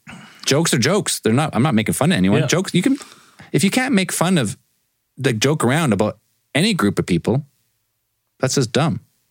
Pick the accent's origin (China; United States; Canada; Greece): Canada; Because, we're from Canada. Sure. We're not American.